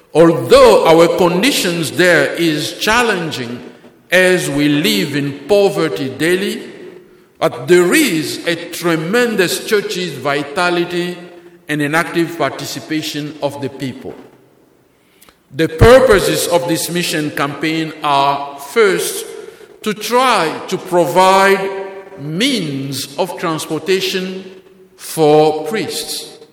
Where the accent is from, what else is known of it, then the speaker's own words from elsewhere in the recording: Kikwit, Kwilu, DR Congo; English is a second language; I am a priest from the Diocese of Kikwit in the Democratic Republic of the Congo, formerly known as the Belgian Congo, as also Zaire in Central Africa.